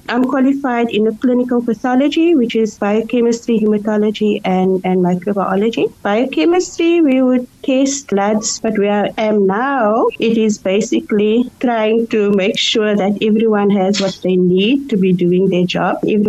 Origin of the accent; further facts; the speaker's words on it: Cape Town, Western Cape, South Africa; I'm Cape Townian, besides being South African, I'm Cape Townian. And in Cape Town, Muslims rule.